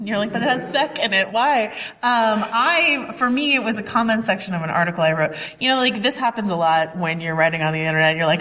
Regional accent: California, United States; I grew up in Northern California. So like all the ferns and the redwoods like make me feel like I'm home.

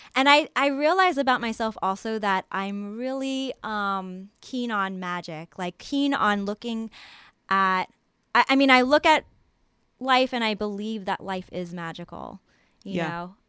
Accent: New York, United States; Because New York is my hometown. So when I come here, I stay with my fam.

